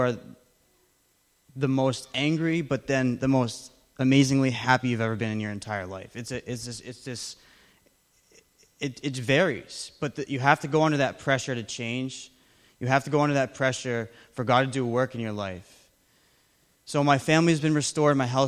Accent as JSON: {"language": "English", "town": "Framingham", "region": "Massachusetts", "country": "United States", "said": "I am from Framingham, Massachusetts. I'm 23 years old."}